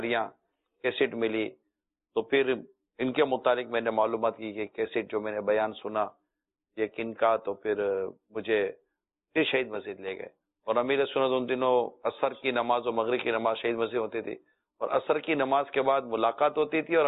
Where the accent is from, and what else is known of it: Karachi, Sindh, Pakistan; born or raised there